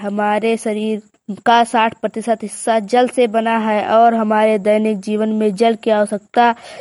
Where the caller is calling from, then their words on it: Tikuya, Uttar Pradesh, India; मैं टिकुया में रहती हूँ। मेरे जिले का नाम श्रावस्ती, मैं जमुना ब्लॉक से बोल रही हूँ।